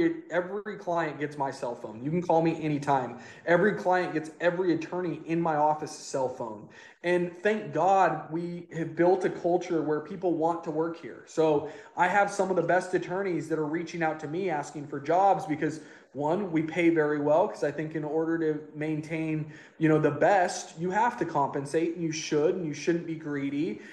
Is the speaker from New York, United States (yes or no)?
no; Eagle, Idaho, United States; moved away as an adult; now in San Diego, United States; I grew up outside of Boise, so in a smaller area. It's called Eagle. It's grown a lot now, but when I moved there, there was like no red lights, no grocery store. It was a farm town. And so that's where I grew up.